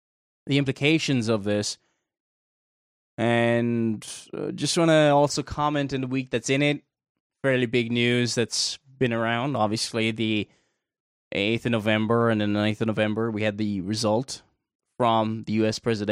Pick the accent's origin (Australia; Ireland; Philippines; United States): Ireland; I'm Irish, I'm living in Ireland, the Republic of Ireland, just south of the border with Northern Ireland.